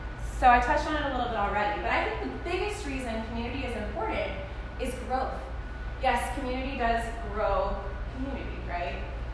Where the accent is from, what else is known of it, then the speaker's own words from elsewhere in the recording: Shreveport, Louisiana, United States; this is my hometown, so what better place to foster community than at your roots, right? So here I am in Shreveport, back where I grew up, and just to meet all of you.